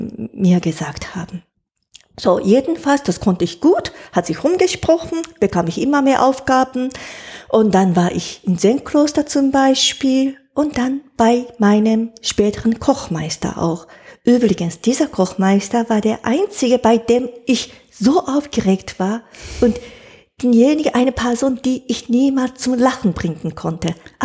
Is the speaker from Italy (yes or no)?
no; Japan; German is a second language; moved away as an adult; now in Germany; Ich bin schon 10 Jahre in Deutschland, aber ich möchte die richtige hohe Küchenkunst von meiner Heimatland, die ich die ganze Zeit ignoriert habe, die möchte ich nochmal gründlich erlernen.